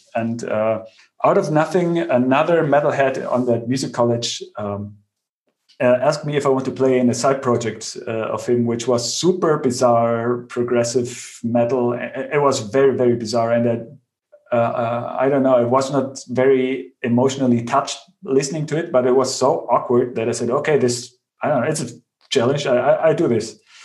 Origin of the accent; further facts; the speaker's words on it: Bavaria, Germany; English is a second language; I grew up in Bavaria on the countryside where there is, there are not a lot of cool people hanging out listening to interesting progressive records.